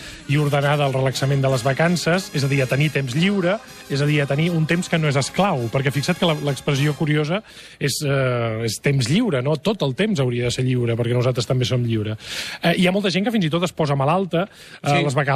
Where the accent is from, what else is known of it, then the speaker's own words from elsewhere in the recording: Vall-llobrega, Catalonia, Spain; la primera casa en la qual jo vaig dormir quan era un abuf va ser a Vall-llobrega, que continua sent el meu poble.